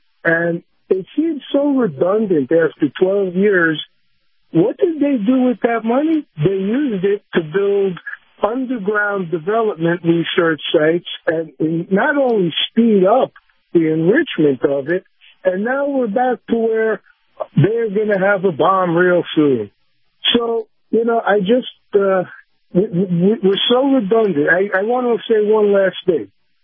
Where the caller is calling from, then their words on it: Sarasota, Florida, United States; from Sarasota.